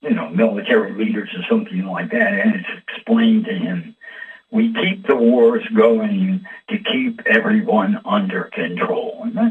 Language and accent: English; United States; not just because I'm an American